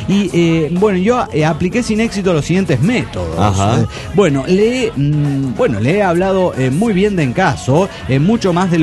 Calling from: Toluca, State of Mexico, Mexico; soy ilusionado de Toluca, México

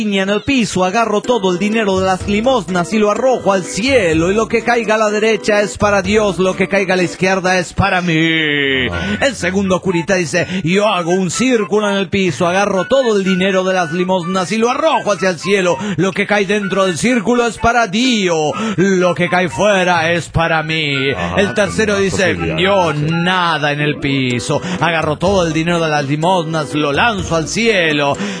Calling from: Cochabamba, Bolivia; de Cochabamba, Bolivia.

